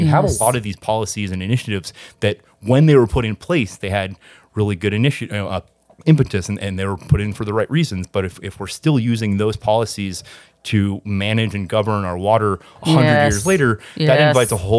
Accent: Houston, Texas, United States; By way of sort of introduction to myself, born and raised in Houston, went to undergrad in Boston

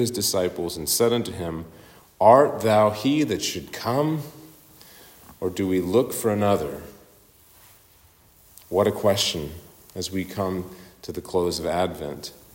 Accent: Saskatchewan, Canada; I come from Saskatchewan up in Canada.

